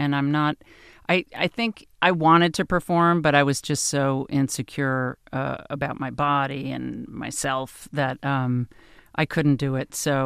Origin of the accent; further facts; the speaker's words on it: Nyack, New York, United States; So I grew up near Nyack in Rockland County, New York.